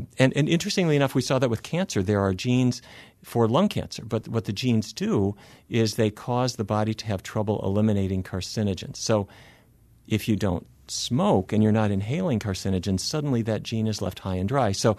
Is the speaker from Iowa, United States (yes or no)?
no; Fargo, North Dakota, United States; But I grew up in Fargo, and I have to say I spent the first half of my life eating all the wrong things